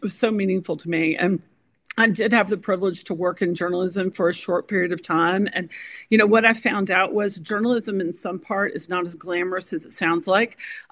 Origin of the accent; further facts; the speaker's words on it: Chattanooga, Tennessee, United States; moved away; Now, my mother could have killed me to move to North Carolina because Chattanooga as my hometown meant my whole family was there.